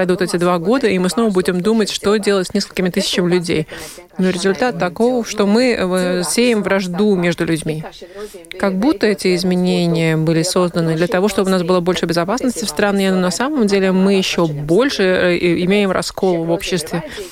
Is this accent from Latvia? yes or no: yes; Latvia; я латышка, и поэтому меня так сильно нельзя оскорбить